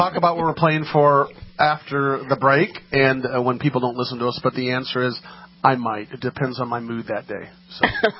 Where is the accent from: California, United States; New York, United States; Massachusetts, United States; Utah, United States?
New York, United States; I ain't going to Mississippi. I'm from New York.